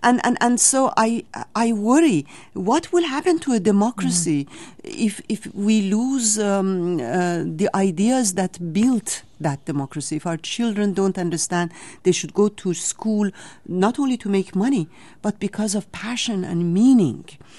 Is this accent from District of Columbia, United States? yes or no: yes; Washington, District of Columbia, United States; Of course, I noticed in Washington, D.C., my hometown, that we have monuments to many great people